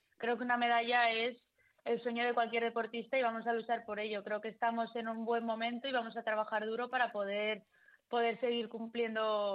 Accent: Boadilla del Monte, Community of Madrid, Spain; born there; Sí, mi familia es de Argentina, pero llevamos, como 30 años mi madre lleva viviendo en Madrid y en Boadilla, y tanto mi hermana como yo nacimos en Boadilla.

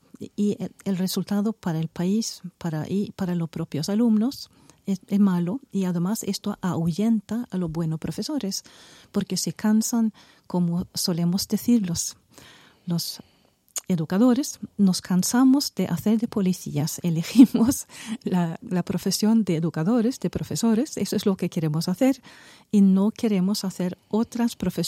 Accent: Sweden; Spanish is a second language; en Suecia, en mi país, introdujeron algo similar ya en 1962. Así que los suecos llevamos 30 años con ese tipo de ley educativa.

